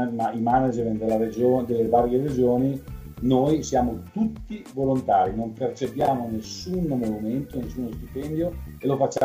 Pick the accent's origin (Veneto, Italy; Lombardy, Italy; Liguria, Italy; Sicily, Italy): Lombardy, Italy; Gorgonzola; io sono di Gorgonzola